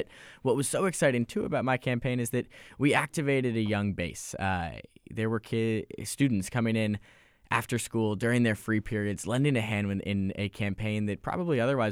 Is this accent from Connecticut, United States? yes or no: yes; Westport, Connecticut, United States; I can tell you from personal experience, young people aren't excited about moving back to Connecticut. I grew up in Westport.